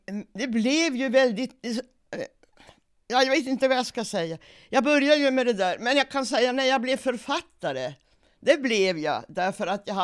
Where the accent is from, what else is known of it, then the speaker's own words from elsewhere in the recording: Sweden; För jag kom ju dit som alla svenskar, vi är ju så ännu.